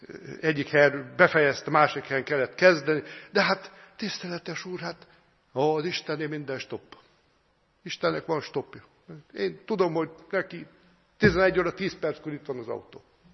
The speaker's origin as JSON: {"language": "Hungarian", "region": "Szabolcs-Szatmár-Bereg", "country": "Hungary", "tie": "born there", "said": "Szatmár megyében élt, ahol én is születtem"}